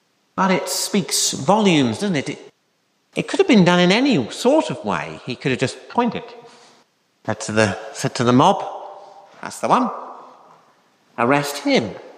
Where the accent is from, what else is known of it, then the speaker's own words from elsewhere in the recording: United Kingdom; We're British, we don't tend to do that.